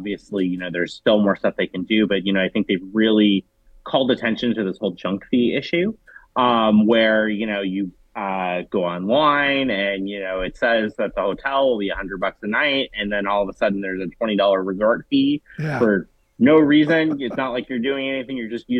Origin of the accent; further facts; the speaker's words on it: California, United States; now in Washington, United States; You know, I'm from California, but I live in DC.